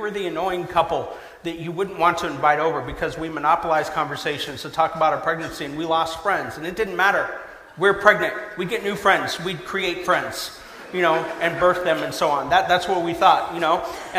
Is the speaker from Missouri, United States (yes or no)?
yes; Kansas City, Missouri, United States; now in Los Angeles, United States; I'm originally from Kansas City, home of the greatest NFL team in the nation.